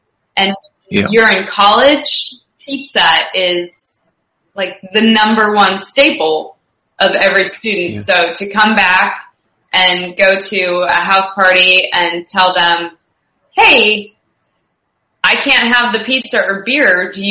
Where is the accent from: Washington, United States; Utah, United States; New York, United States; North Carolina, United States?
Washington, United States; Seattle; I told you I was originally from Seattle. And then when I was in school in Seattle, I did an internship in Orlando, Florida.